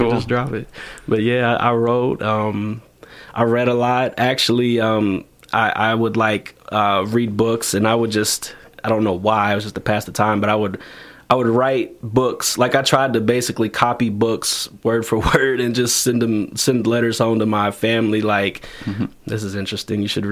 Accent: Frankfurt, Hesse, Germany; So she decided to move back to Frankfurt because that's where she was. We're both from Frankfurt, to be around family

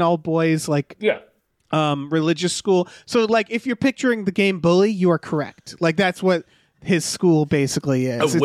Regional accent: Massachusetts, United States; That's just not my world. I grew up in Massachusetts. There's plenty of private schools.

